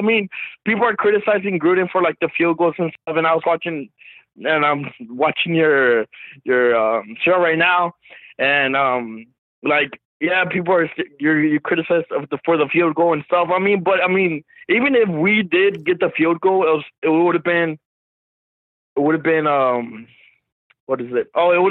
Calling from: Texas, United States; from Texas.

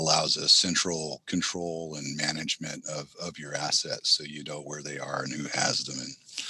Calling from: Oakland, California, United States; In my home due to COVID in Oakland, California.

